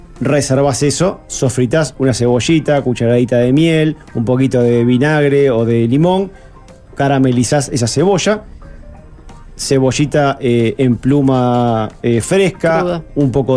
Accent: Uruguay; Sí, sé por qué, porque somos uruguayos.

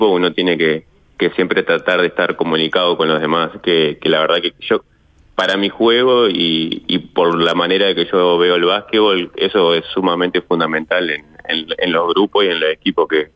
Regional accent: Paysandú, Uruguay; soy del interior de Paysandú, entonces estoy acostumbrado a estar en ciudades así más tranquilas

